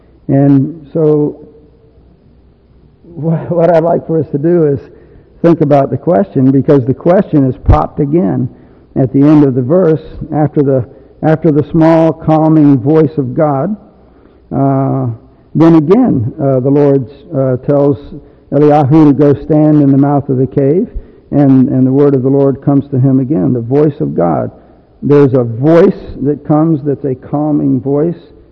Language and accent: English; South Africa; I know she's not English, but I'm South African. But it's the English part of South Africa, I think.